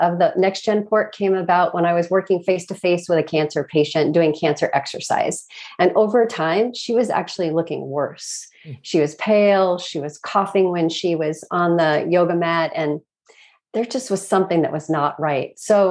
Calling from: St. Paul, Minnesota, United States; I'm calling from St. Paul, Minnesota, where I've been for about 20 years.

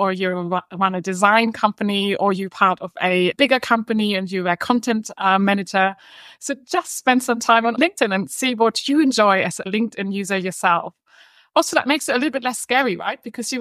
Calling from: London, United Kingdom; So I'm dialing in from London today, where I'm based.

